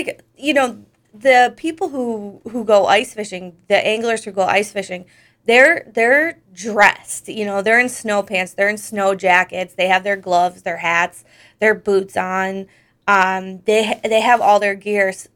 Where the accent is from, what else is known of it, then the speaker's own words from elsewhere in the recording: Scranton, Pennsylvania, United States; I'm from Scranton. I grew up in West Scranton. Literally, you know, in a very urban part of the city.